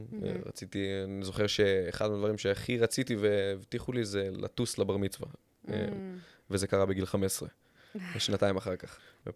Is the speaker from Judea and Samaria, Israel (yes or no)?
no; Northern District, Israel; also born or lived in Jerusalem; הלכתי לעשות מכינה קדם צבאית בירושלים, שזה אגב העיר שנולדתי בה, אבא שלי מירושלים במקור, כן, בגיל שנה עברנו לצפון.